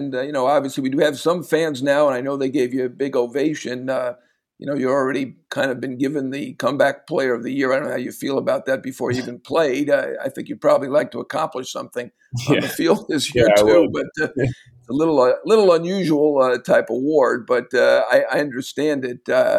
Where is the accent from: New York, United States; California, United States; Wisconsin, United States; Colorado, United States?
New York, United States; Sorry, as a New Yorker, I apologize.